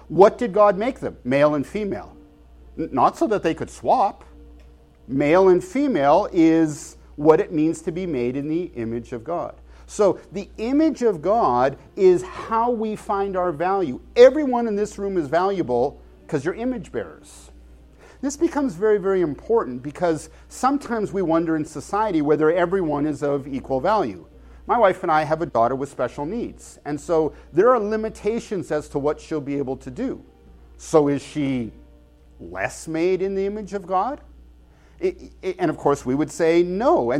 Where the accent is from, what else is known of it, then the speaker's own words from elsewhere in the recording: Canada; I'm Canadian. I'd be here teaching you how to run a good power play in hockey.